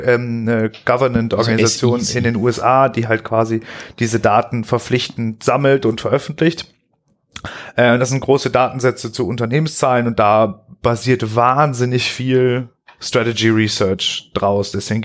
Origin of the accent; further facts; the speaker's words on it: Austria; bei uns in Österreich